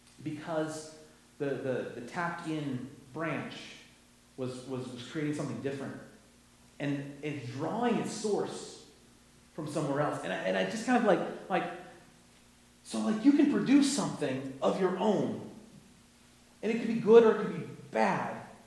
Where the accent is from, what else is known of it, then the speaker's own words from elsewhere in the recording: Ohio, United States; Apple trees were a big thing in my area because we liked to, where I grew up in Northwest Ohio